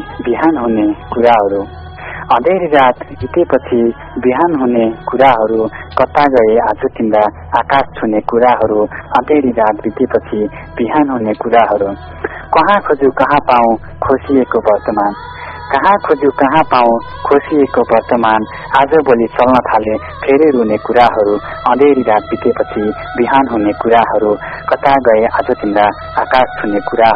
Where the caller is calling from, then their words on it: Butwal, Lumbini Province, Nepal